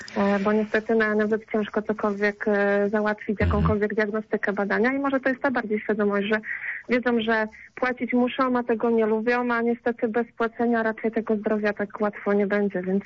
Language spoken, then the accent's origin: Polish; Lower Silesian Voivodeship, Poland; bo nie jestem rodowitym poznanianką, a jestem z Dolnego Śląska.